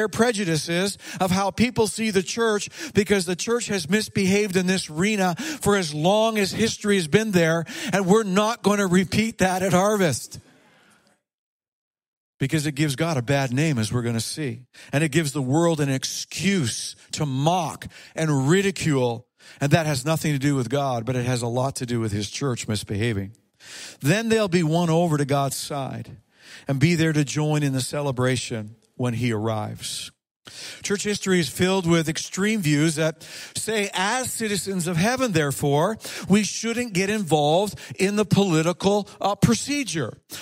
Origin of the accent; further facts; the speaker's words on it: Montreal, Quebec, Canada; born there; and I have French Canadian heritage, born in, well, kind of. I was born on the West Island of Montreal. I guess that doesn't really count to be a Francophone, but it's close. It's close. It's in Quebec.